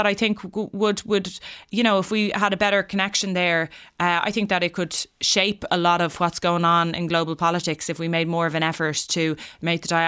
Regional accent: Ireland; these are people that are second, third generation Irish, and they feel just as Irish as you or I.

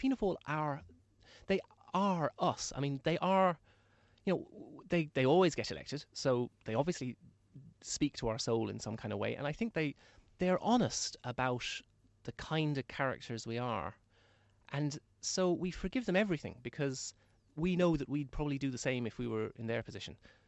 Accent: Munster, Ireland; I grew up in Tipperary

